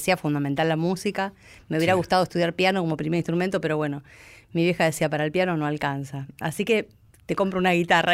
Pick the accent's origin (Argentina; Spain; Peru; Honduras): Argentina; yo soy argentina